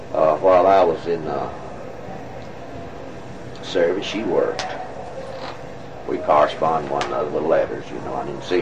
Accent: the South, United States; born there; I guess it's because I was born in the Southern.

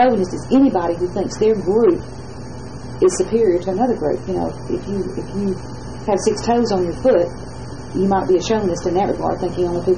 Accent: Boaz, Alabama, United States; Where I grew up in Boaz, you know, we didn't have separate drinking fountains. Heck, we didn't even have drinking fountains.

